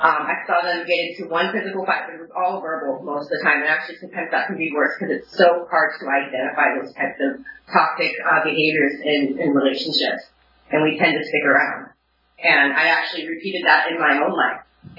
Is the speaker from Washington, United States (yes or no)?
yes; Seattle, Washington, United States; I grew up in Seattle, a lot of pot smoking, a lot, you know, drugs were there.